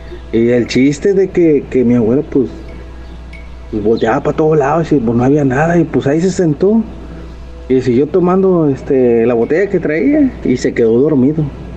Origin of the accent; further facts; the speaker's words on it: Ciudad Valles, San Luis Potosí, Mexico; somos de Ciudad Valle, San Luis Potosí